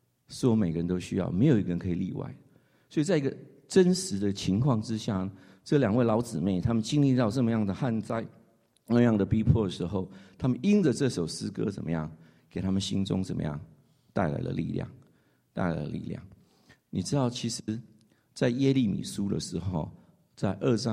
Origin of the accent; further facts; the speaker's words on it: New York, United States; 我是从纽约来的